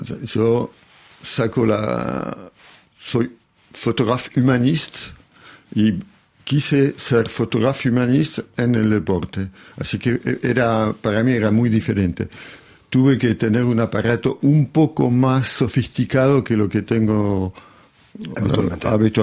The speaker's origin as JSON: {"language": "Spanish", "country": "Argentina", "accent": "Argentine"}